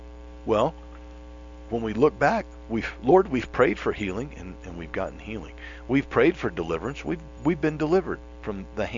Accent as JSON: {"language": "English", "region": "Florida", "country": "United States", "tie": "born or raised there", "said": "this is what it was like growing up in Florida. You know, we used to dig ditches and cut grass in this kind of temperature."}